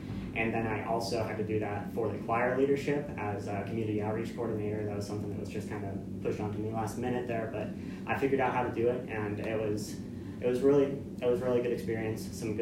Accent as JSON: {"language": "English", "town": "Reno", "region": "Nevada", "country": "United States", "tie": "born or raised there", "said": "Born and raised in Reno, I'm a first-year student."}